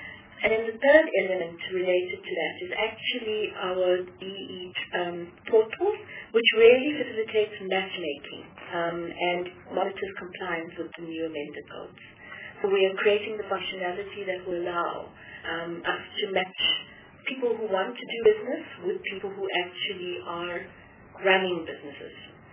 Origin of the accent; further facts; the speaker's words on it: Gauteng, South Africa; I joined the department on the 1st of April, but I come from the Gauteng province with a long history in the tourism space.